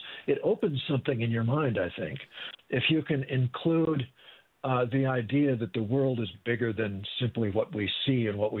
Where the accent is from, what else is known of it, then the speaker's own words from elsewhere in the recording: Minnesota, United States; I grew up in Minnesota.